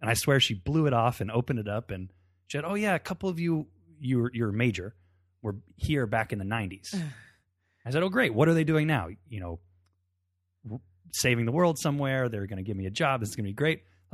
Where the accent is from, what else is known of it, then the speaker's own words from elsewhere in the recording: Berkeley, California, United States; Let's see. I grew up in Berkeley, California.